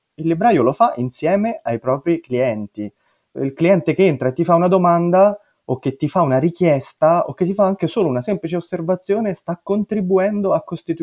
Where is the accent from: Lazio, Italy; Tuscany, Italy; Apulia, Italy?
Lazio, Italy; Rome; io si sente probabilmente dall'accento, io sono romano e quindi chiaramente io vengo da un posto molto differente dal Canton Ticino